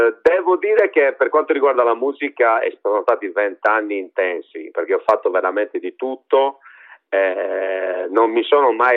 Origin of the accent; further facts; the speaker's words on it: Sardinia, Italy; io sono sardo, arrivo dalla Sardegna